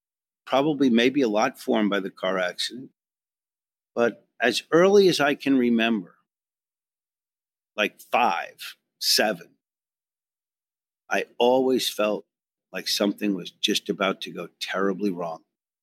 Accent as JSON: {"language": "English", "region": "New York", "country": "United States", "said": "I came from Long Island. A big trip for me was Manhasset, you know?"}